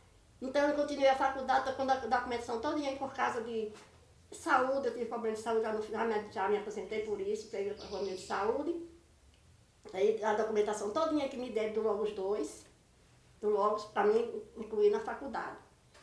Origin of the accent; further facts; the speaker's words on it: Mossoró, Rio Grande do Norte, Brazil; Mossoró, no sítio de Mossoró.